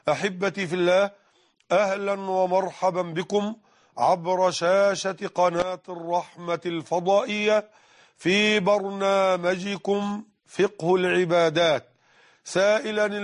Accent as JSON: {"language": "Arabic", "town": "Mit Hadid", "region": "Dakahlia", "country": "Egypt", "tie": "born or raised there", "said": "في بيتي بقريتنا ميت حديد منية النصر دق أهلية مصر"}